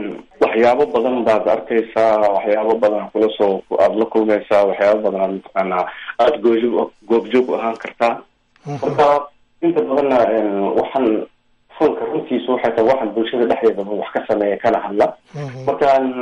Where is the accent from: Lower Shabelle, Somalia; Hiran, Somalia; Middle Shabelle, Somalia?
Lower Shabelle, Somalia; Lafoole; also born or lived in Mogadishu; Anigu waxaan ku dhashay Muqdisho, laakiin nolosheeda intii badneyd waxaan kusoo qaatay deegaankaas Lafoole.